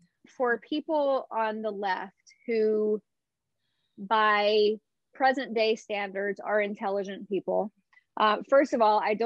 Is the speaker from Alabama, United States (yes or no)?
yes; Alabama, United States; I grew up in Alabama. I grew up in a state where you had a binary choice between Auburn and Alabama, Tigers or Crimson Tide.